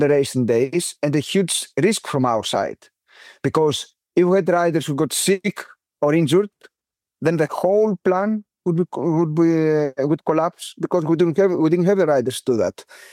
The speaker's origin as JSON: {"language": "English", "country": "Greece", "said": "We did Tour of Hellas, of my home country, and we won this race"}